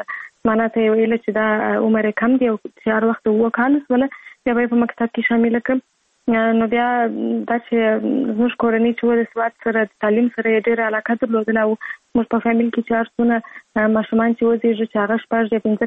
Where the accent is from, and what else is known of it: Kandahar, Afghanistan; born or raised there